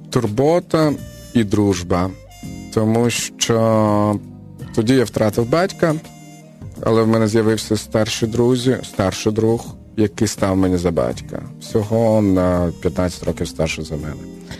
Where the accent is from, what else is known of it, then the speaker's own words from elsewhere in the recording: Kyiv, Ukraine; І от в 911-му він поселився в Києві, з того часу я з Чоколовки.